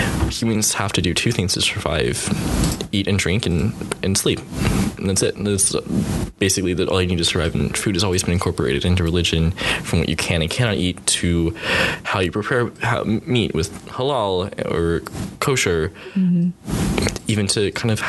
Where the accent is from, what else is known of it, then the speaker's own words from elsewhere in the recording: Virginia, United States; Oh, I'm from Virginia. It's Appalachian Mountains. It was where I did all my camping, and it, again, barbecued.